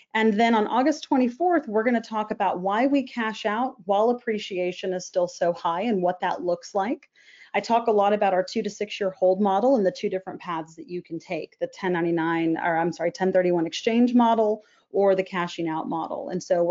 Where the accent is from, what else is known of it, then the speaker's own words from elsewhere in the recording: Texas, United States; We're both born and raised in North Texas. We've never moved away, didn't go away for college. We've been here our entire lives